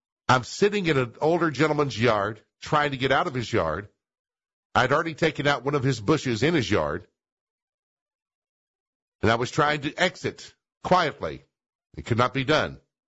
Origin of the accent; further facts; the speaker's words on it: Seymour, Tennessee, United States; After all that wildfire stuff that we had up in Ware's Valley, parts of Seymour, my hometown.